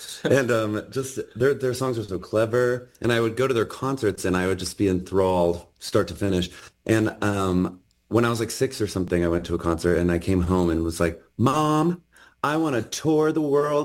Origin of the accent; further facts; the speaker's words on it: Texas, United States; it started out as country music because I grew up in Texas